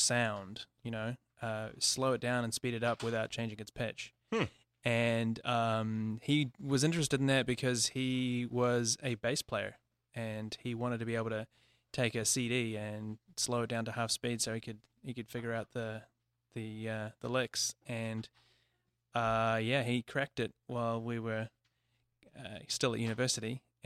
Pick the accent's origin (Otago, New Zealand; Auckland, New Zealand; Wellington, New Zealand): Auckland, New Zealand; also born or lived in South Africa / Australia; So I'm from New Zealand, born and raised. Actually, moved around a little bit when I was quite young. Lived in South Africa for a couple of years and Australia for a year. And settled in Auckland, New Zealand.